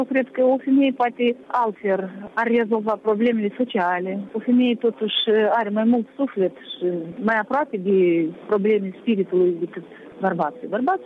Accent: Moldova; Dar, de o parte, eu vreau să spun că noi suntem slabi. Noi, moldoveni, suntem sl

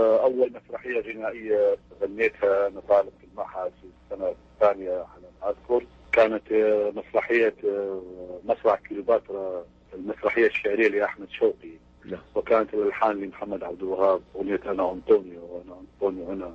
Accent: Khanaqin, Diyala Governorate, Iraq; also born or lived in Baghdad; وعديت مرحلة الابتدائية كملتها في بغداد. أنا من خانقين لا أساس مدينتي خانقين. نصف الثاني من الابتدائية كملتها في بغداد، المتوسطة رجعت كملتها في خانقين، ورجعت مرة ثانية إلى بغداد. يعني كنت متنقلا بين بغداد وبين خانقين.

